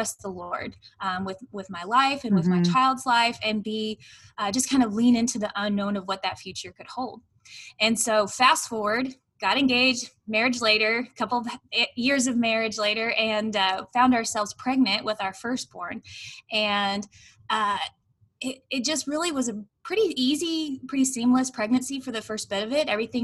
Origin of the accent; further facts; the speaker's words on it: Houston, Texas, United States; I was born and raised in the North Houston area. But when it came time to go to college, I wanted to go to what I called high school.